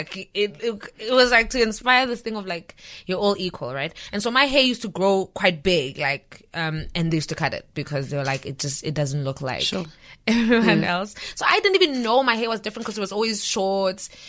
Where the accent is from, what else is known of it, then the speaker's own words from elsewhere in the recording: Shirley Village, Limpopo, South Africa; also born or lived in Elim; I was born in Elim, and I grew up in Shirley Village right next to Elim.